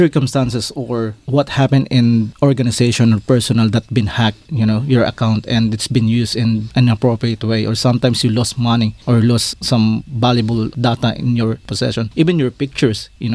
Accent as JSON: {"language": "English", "town": "Makati", "region": "Metro Manila", "country": "Philippines", "tie": "born or raised there", "said": "I grew up in Makati, but originally my grandparents is from Samar in Visayas. My father is from Catbalogan, my mother is from Basay Samar."}